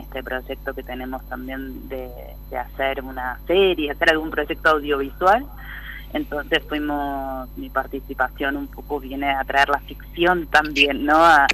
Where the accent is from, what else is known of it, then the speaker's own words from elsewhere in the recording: Chubut, Argentina; Como mencionaba, somos de Península Valdés, hay algo ahí que nos unió en diferentes generaciones